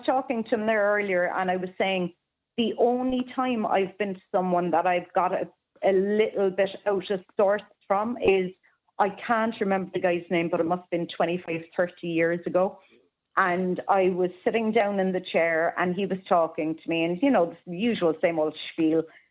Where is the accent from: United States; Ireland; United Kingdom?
Ireland; Cork, Munster; Oh, it's probably because I'm from Cork, boy.